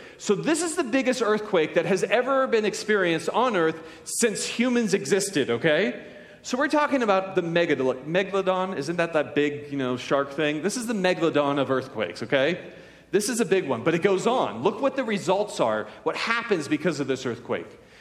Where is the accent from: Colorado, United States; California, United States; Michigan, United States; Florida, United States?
California, United States; Now, I grew up in California, and my whole life, if you ever lived in California, you realize that California has earthquakes.